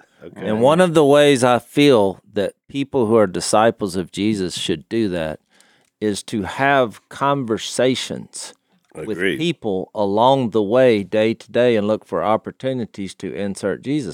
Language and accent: English; Louisiana, United States; she was from Virginia, and I said, "I'm from Louisiana."